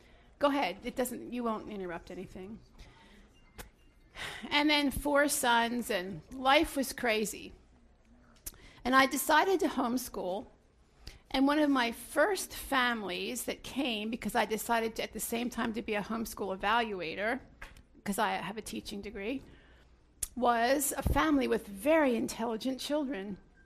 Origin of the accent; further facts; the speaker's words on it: Philadelphia, Pennsylvania, United States; I'm Jewish from Philadelphia.